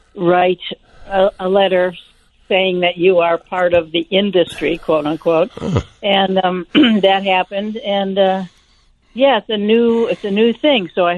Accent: Chicago, Illinois, United States; Well, it's my first home. You know, I grew up on the South Side and then moved to Rogers Park and went to Sullivan High School and have still family here.

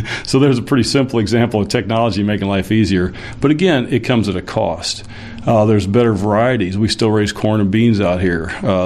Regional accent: Morton, Illinois, United States; also canned right here in my hometown of Morton.

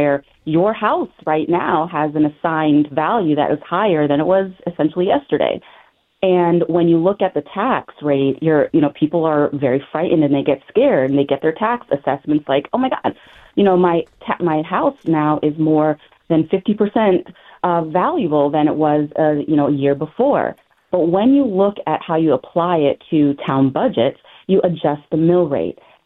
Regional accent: Bloomfield, United States; I was born and raised in Bloomfield, went to the high school, graduated, proud Warhawk.

